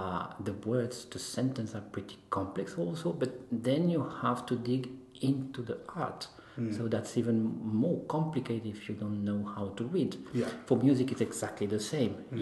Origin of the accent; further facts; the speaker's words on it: Colombia; moved away as an adult; also born or lived in Paris; now in London, United Kingdom; I'm from Colombia, so I started there. Then I moved to Paris, and I was living there for 18 years.